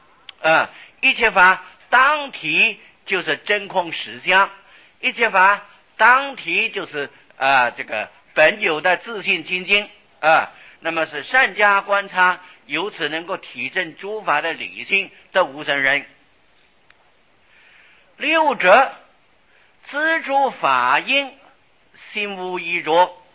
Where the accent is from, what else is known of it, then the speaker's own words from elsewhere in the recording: China; 我们中国人好像就是认这个印章。